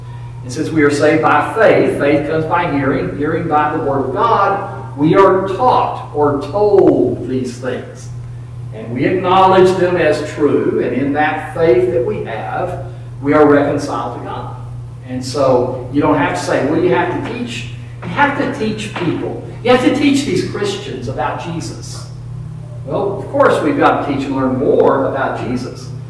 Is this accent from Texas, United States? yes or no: yes; Lubbock, Texas, United States; born there; I am a United States citizen because I was born in Lubbock, Texas 64 years ago.